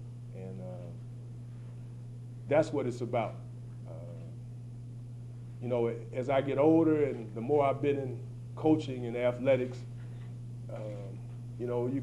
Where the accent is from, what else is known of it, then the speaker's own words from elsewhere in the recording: Cincinnati, Ohio, United States; You know, growing up in Cincinnati, I've been a fan of MAC basketball for a long time.